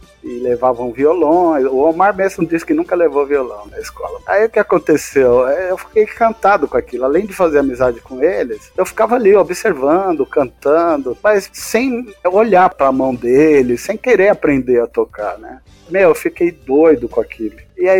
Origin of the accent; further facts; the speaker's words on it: São Paulo, Brazil; also born or lived in Jacareí; Eu nasci em Jacareí, mas só nasci. Eu vivi um ano lá, daí a gente já se mudou para São Paulo, porque meu pai trabalhava em obras, tanto é que meu pai é de Barão de Cocais, lá de Minas, e a minha mãe, gaúcha do Alegrete, lá do Rio Grande do Sul.